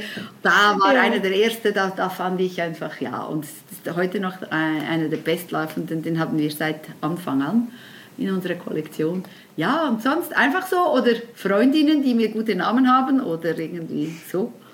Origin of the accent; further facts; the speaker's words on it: Switzerland; weil ich bin in der Schweiz geboren, ich fühle mich absolut als Schweizerin, ich kann das Schweizerdeutsch viel besser